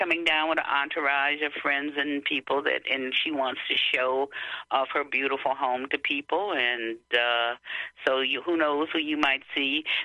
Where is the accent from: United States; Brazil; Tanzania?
United States; Detroit, Michigan; I'm from Michigan, Detroit, and he knew as much about Detroit almost as I did.